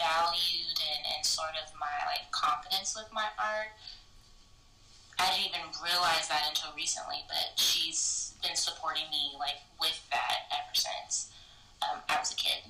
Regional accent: Seattle, Washington, United States; also born or lived in Tacoma; I was born in Tacoma, Washington.

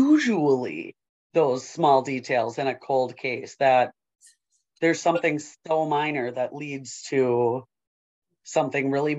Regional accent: Madison, Wisconsin, United States; But I mean, growing up in Madison

